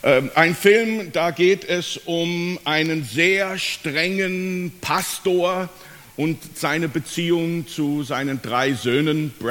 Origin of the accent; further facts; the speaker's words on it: Seeheim-Jugenheim, Hesse, Germany; also born or lived in United States; Ich bin ursprünglich Amerikaner, bin aber in Jugendheim Seeheim Alsbach aufgewachsen und fühle mich eigentlich als Darmstädter, bin auch Fan von Darmstadt